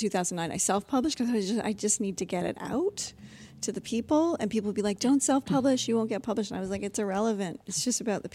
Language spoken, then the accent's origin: English; Ontario, Canada; Yeah, so I was raised in Ontario, just, like, pretty classic middle class, you know, and went to school and did all that.